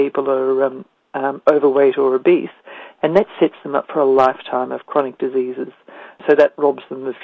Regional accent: Australia; Once upon a time, we could hold our head in hold our head high and we could have some pride in being Australian, and that's eroding, and it's shameful.

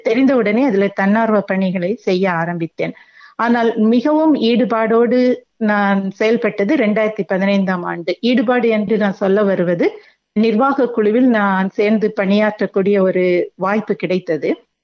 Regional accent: Nagercoil, Tamil Nadu, India; moved away as an adult; now in Australia; என்னுடைய சொந்த ஊர் நாகர்கோவில். திருமணத்திற்கு பிறகு 1992 புலம்பெயர்ந்து வந்தோம் ஆஸ்திரேலியாவிற்கு. வாழ்க்கை வந்து ராக்ஹாம்டன் என்ற ஊரில் ஆரம்பித்தது.

